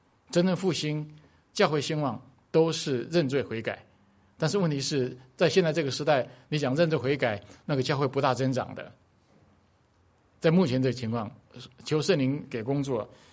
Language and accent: Chinese; China; 我们中国人讲天庭，你想到什么？